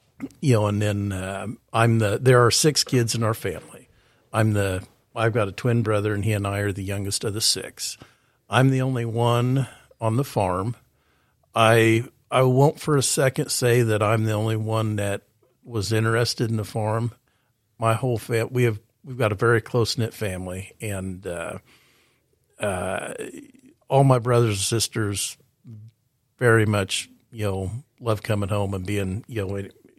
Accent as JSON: {"language": "English", "town": "Protection", "region": "Kansas", "country": "United States", "tie": "born or raised there", "said": "Anyway, I grew up in Protection, Kansas. I'm an old Protection Panther. We're that's part of the South Central School District now."}